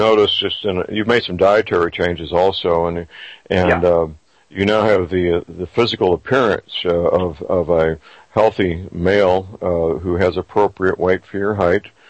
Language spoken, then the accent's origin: English; St. Louis, Missouri, United States; answered by very nice young men and women in my hometown, St. Louis, Missouri.